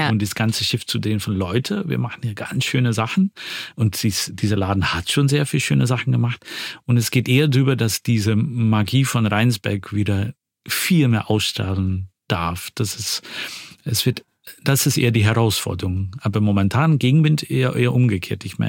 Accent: Flanders, Belgium; wo ich aufgewachsen bin, in Flandern damals

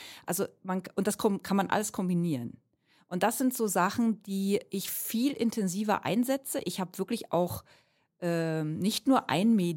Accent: Germany; moved away as an adult; weil wir natürlich es in Deutschland, wo ich herkomme, bis 2008 habe ich in Deutschland gearbeitet

